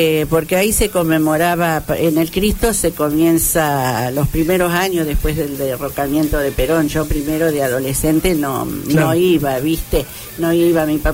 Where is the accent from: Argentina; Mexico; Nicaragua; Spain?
Argentina; yo me crié en Tablada, ¿no?